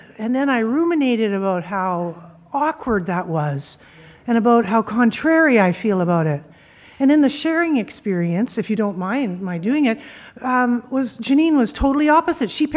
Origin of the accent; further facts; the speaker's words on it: Winnipeg, Manitoba, Canada; I'm an alcoholic from Winnipeg.